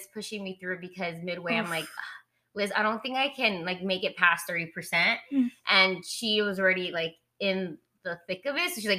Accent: Florida, United States; I mean, we're from Florida. We're always going to have summer here.

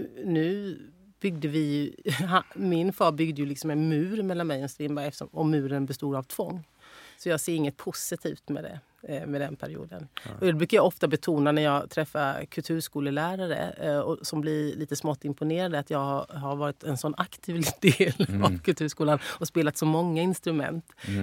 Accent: Sweden; born there; jag skulle bli en del av mitt land där jag är född

